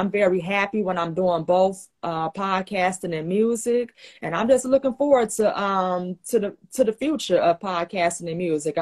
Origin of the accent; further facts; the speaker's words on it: Chicago, Illinois, United States; I'm from Chicago.